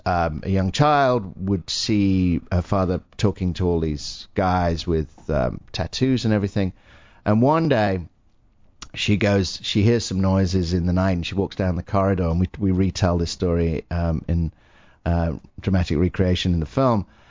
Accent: United Kingdom; Being British, I'm not a fan of guns.

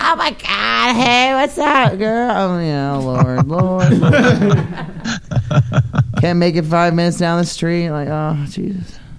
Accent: Maine, United States; now in California, United States; my family back home, I'm from Maine, right? So a lot of my family and friends live in other parts of the country and couldn't make it for obvious reasons out here in Cali.

